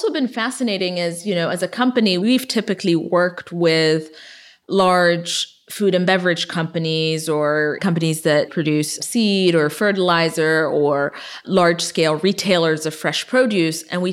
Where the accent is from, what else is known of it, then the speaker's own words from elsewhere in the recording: Ethiopia; I was born and raised in Ethiopia, but I was raised during the 1980s famine.